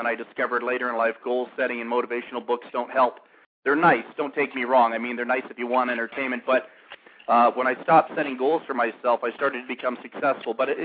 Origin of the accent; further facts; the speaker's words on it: Toronto, Ontario, Canada; I grew up in Toronto, Canada, and as a young boy, I came from a very dysfunctional family